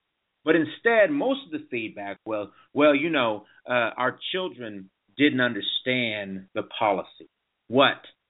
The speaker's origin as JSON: {"language": "English", "town": "Lawrence", "region": "Kansas", "country": "United States", "tie": "born there", "said": "I was born in Lawrence. I went to Haskell."}